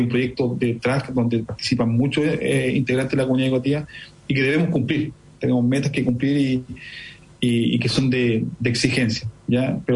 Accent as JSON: {"language": "Spanish", "town": "Talca", "region": "Maule", "country": "Chile", "tie": "born or raised there", "said": "soy de Talca, soy talquino, nacido y criado allá, formado también en mi pregrado en esa ciudad, soy profesor de historia"}